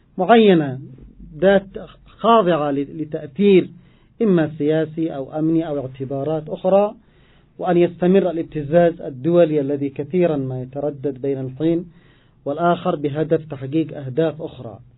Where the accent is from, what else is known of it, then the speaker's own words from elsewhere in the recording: Yemen; نحن كشعب يمني مسلم بهويتنا الإيمانية